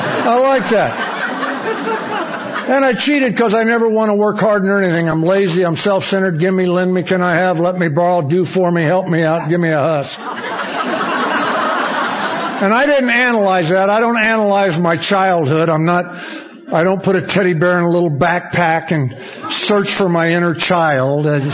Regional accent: Danville, Illinois, United States; born there; I was born in Danville, Illinois, and I had great parents.

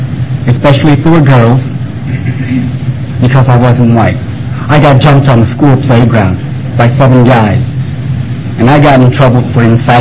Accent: Hawaii, United States; As a kid growing up in Hawaii, I didn't know there was something different between me and the rest of you.

